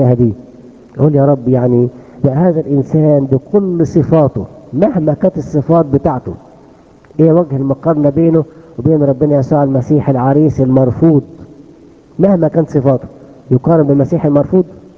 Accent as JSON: {"language": "Arabic", "country": "Egypt", "said": "في بنات عندنا في مصر"}